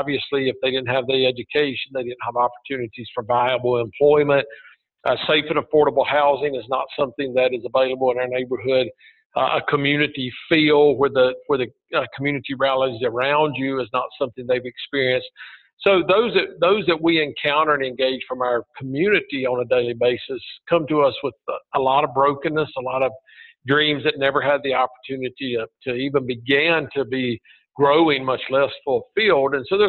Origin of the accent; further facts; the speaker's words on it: Virginia, United States; now in Atlanta, United States; Served at churches in Augusta and Atlanta and also in my home state of Virginia, and came to Atlanta in 1992